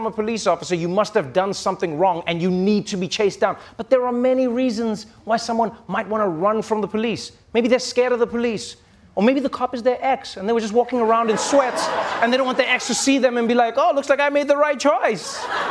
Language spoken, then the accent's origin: English; New York, United States; And you know, in a way, this is exciting as a New Yorker.